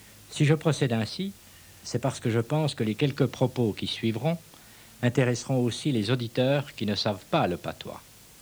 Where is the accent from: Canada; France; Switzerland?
Switzerland; Romandy; et chez nous en Suisse romande, surtout depuis, disons, depuis 1800.